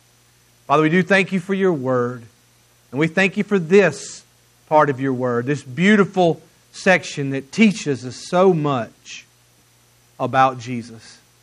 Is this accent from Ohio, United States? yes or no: no; Mississippi, United States; You know, I'm from Mississippi, and so I've never been an LSU fan.